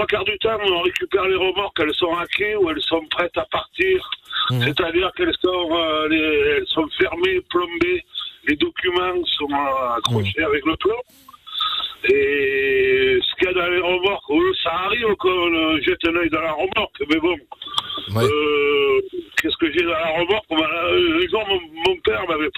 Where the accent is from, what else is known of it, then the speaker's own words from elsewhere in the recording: Toulon, Provence-Alpes-Côte d'Azur, France; je suis vraiment de Toulon, je suis un coupeur à Brignoles.